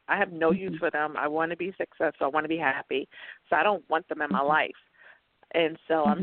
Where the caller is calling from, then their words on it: New York, United States; I'm calling from New York.